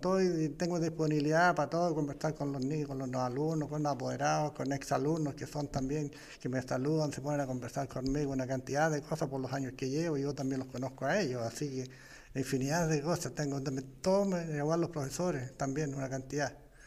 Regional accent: Vichuquén, Maule, Chile; moved away; Yo de Bichuquén, parte de Yico. Esas son mis tierras, donde vivía yo. Después me vine yo el 73 para acá.

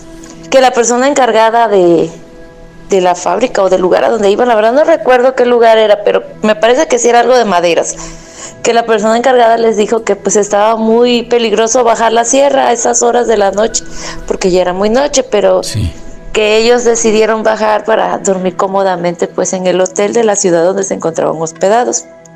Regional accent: Coatzacoalcos, Veracruz, Mexico; nosotros somos de Coatzacoalcos

